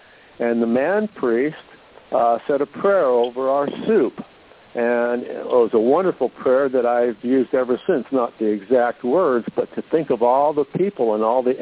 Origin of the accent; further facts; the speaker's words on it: San Diego, California, United States; Where we live, I don't see very many cars, but I grew up in San Diego and the interstate and all of that.